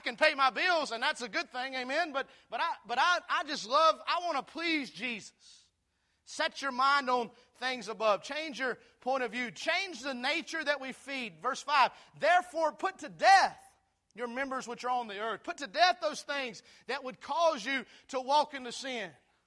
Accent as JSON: {"language": "English", "region": "Texas", "country": "United States", "said": "Somebody asked me, I'm from Texas."}